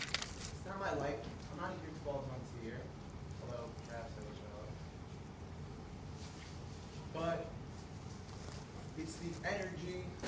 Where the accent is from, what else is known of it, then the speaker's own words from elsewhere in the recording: Woodmere, New York, United States; After every single one of them, I returned back to my hometown of Woodmere, New York.